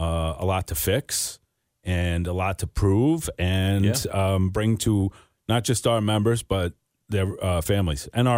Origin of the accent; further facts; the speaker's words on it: New York City, New York, United States; growing up in Bronx, New York, where I grew up, very working class neighborhood.